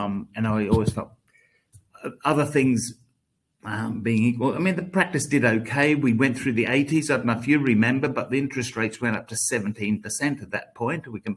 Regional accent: Brisbane, Queensland, Australia; But yes, I'm from Brisbane in Australia.

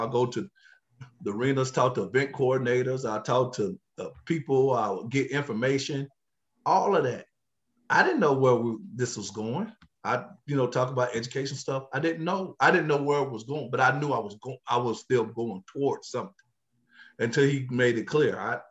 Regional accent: Kentucky, United States; See, I'm from Kentucky now. I'm really talking about horses.

